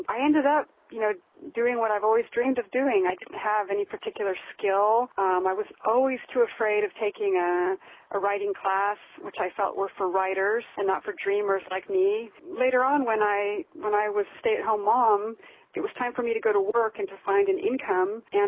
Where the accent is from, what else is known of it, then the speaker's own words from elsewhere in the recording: United States; accent: American; I have a very strong American accent.